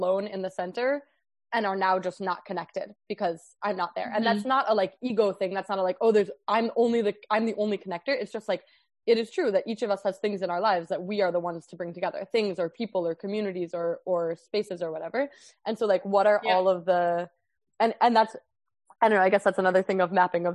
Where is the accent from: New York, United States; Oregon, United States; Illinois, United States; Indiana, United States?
Illinois, United States; Chicago; I'm like Jewish and I'm white and I'm from Chicago